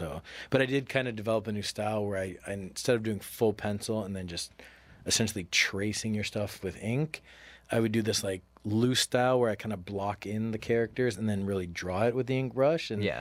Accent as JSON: {"language": "English", "town": "Scarborough", "region": "Ontario", "country": "Canada", "tie": "born or raised there", "said": "Where I grew up in Scarborough, Ontario, is a really, really ghetto building, very run down, really poor people. And it was this big apartment building."}